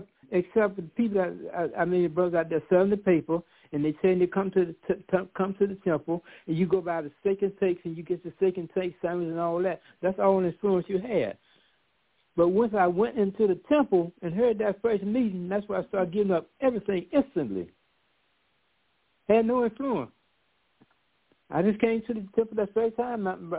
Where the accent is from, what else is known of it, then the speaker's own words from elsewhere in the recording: Montgomery, Alabama, United States; because I saw growing up in Montgomery, Alabama, in the 50s and the 60s